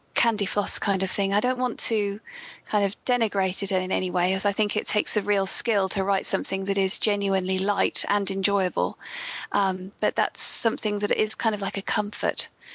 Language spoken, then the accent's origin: English; United Kingdom; but I'm also British and so I have to apologise about everything.